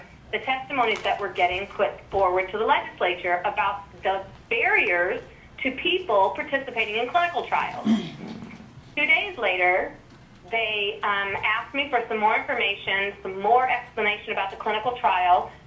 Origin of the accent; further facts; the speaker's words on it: Fairbanks, Alaska, United States; I was born and raised here in Fairbanks